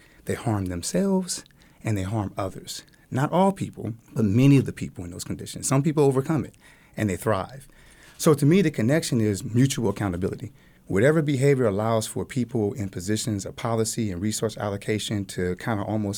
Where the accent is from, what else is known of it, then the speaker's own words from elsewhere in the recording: San Bernardino, California, United States; I'm from San Bernardino, about 20, 30 minutes away from Los Angeles, California. So I grew up in the late 80s, going into the 90s.